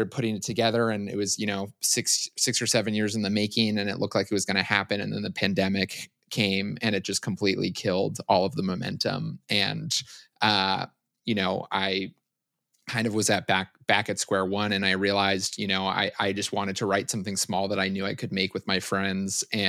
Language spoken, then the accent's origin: English; Los Angeles, California, United States; Yeah, I grew up in Los Angeles, and I kind of, you know, knew from a very young age that I wanted to make movies